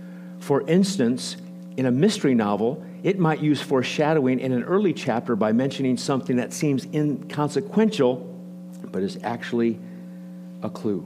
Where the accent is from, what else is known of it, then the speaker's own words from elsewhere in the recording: Nebraska, United States; When I grew up in Nebraska, it was, and the older folks here will know the detective shows, we grew up with Mannix and Beretta.